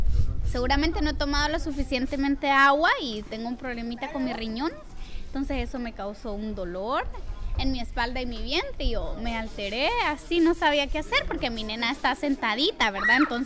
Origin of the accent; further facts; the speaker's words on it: Honduras; soy hondureña.